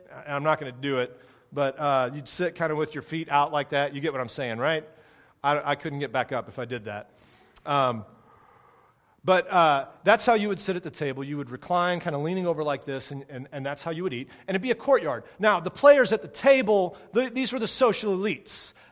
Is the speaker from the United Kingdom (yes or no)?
no; St. Charles, United States; I'm in my hometown, right? I mean, St. Charles is my hometown, which you're not supposed to do, but I'm doing.